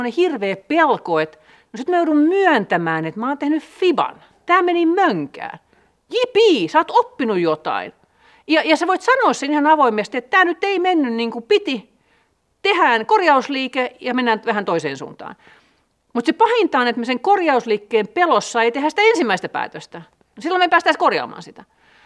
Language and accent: Finnish; Helsinki, Uusimaa, Finland; Mä oon ihan helsinkiläinen. Mä oon parisalkainen helsinkiläinen